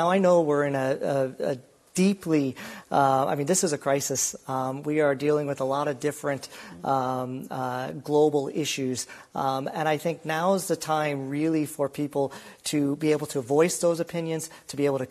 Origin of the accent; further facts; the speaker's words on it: Iowa, United States; moved away; I mean, I'm from Iowa, and one of the things, I've been here since 2019